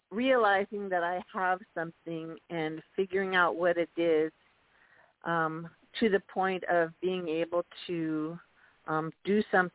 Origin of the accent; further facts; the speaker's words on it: Washington, United States; Just because I'm on one site for Arizona, I grew up in Washington State.